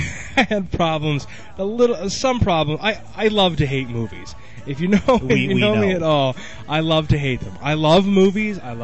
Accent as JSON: {"language": "English", "country": "United Kingdom", "said": "I'm British. I know how to queue."}